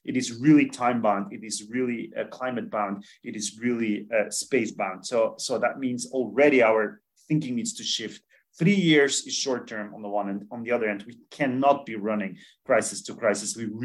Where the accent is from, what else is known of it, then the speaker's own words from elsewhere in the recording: Belgium; in my home country, I'm originally from Belgium